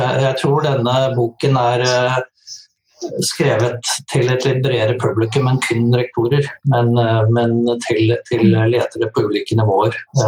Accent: United States; Norwegian is a second language; now in Norway; Så jeg født og vokst opp i USA, bodde i Norge siden 1979.

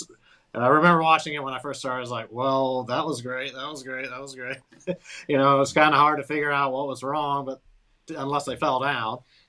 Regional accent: Ponte Vedra Beach, Florida, United States; now in Dallas, United States; So originally grew up in Ponte Vedra Beach, and my mom was born in Jacksonville also.

